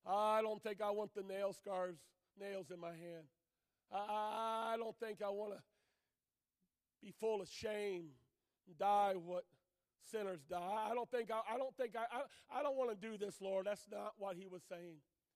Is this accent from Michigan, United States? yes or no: yes; Detroit, Michigan, United States; I'm from Detroit.